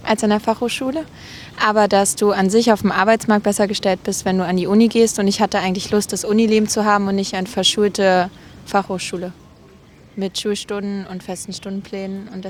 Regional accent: Berlin, Germany; ich studiere an der TU im 2. Semester Nachhaltiges Management und ich komme auch aus Berlin.

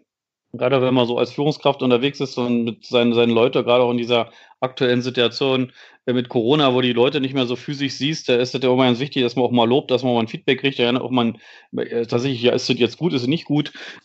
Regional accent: Berlin, Germany; Und als Berliner bin ich natürlich gewohnt, nach Stadt 60 zu fahren.

